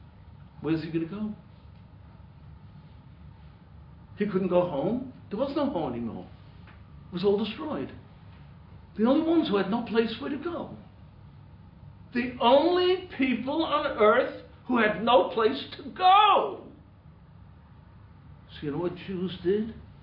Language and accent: English; Brooklyn, New York, United States; I lived in Williamsburg. I grew up in Williamsburg. Brooklyn. I'm a Brooklyn boy.